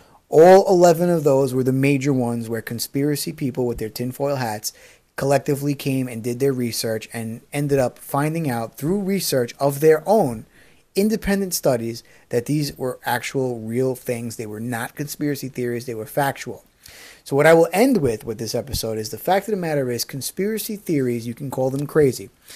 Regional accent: New York, United States; I'm a New Yorker. That day was very sad, seeing everyone's face, seeing my teachers' faces, the seniors. I was a freshman in high school

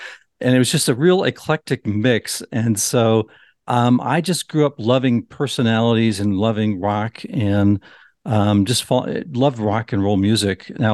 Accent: Simi Valley, California, United States; I grew up in Simi Valley, a suburb of Los Angeles. So I grew up basically Southern California, Los Angeles radio market

